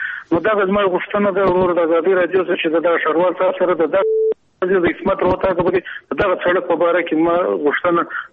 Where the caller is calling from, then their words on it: Kandahar, Afghanistan; زه د کندهار سره